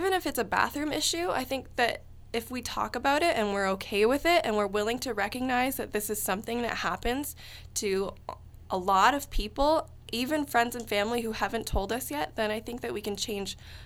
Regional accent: Canada; I love being Canadian.

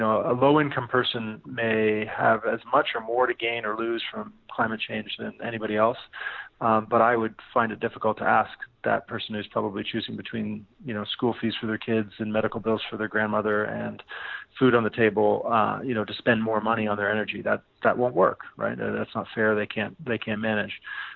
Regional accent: Toronto, Ontario, Canada; also born or lived in Chapel Hill, United States; I grew up in Toronto

